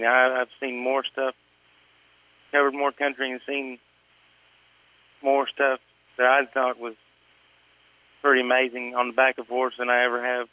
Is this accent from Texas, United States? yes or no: yes; Paducah, Texas, United States; From Paducah, Texas.